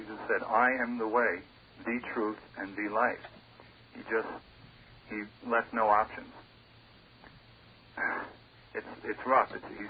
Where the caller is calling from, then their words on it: Patchogue, New York, United States; Patchogue.